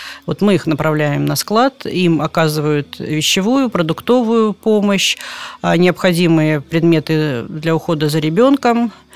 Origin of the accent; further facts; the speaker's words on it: Tajikistan; also born or lived in Abakan, Russia; now in Udomlya, Russia; Родилась я в Сибири, в Красноярском крае, город Абакан. Юность моя прошла в Таджикистане. И в 90-е годы вот мы приехали в Тверскую область, город Удомля